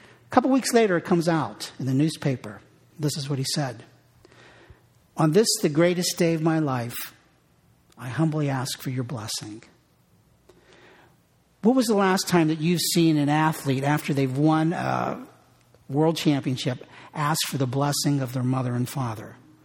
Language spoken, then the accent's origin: English; Pittsburgh, Pennsylvania, United States; It was rough growing up in Pittsburgh.